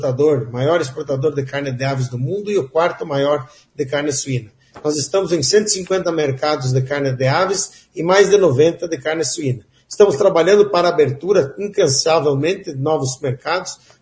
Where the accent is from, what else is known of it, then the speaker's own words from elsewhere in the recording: Rio Grande do Sul, Brazil; eu sou gaúcho, mas um pouco paranaense